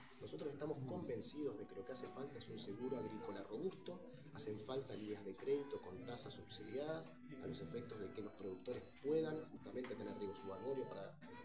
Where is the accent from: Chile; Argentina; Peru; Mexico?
Argentina; San Rafael, Mendoza; Yo soy de San Rafael, y en San Rafael en los últimos años